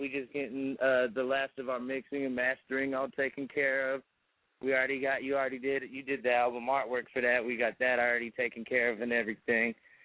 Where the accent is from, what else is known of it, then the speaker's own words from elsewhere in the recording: El Paso, Texas, United States; now in California, United States; I'm originally from El Paso, Texas. A lot of people don't know that, though. I'm up out of NorCal now.